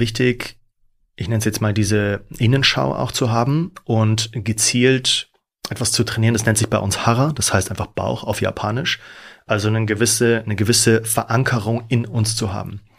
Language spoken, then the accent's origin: German; Rosenheim, Bavaria, Germany; now in Hamburg, Germany; Ja, eigentlich bin ich aus Rosenheim, also tiefstes Oberbayern.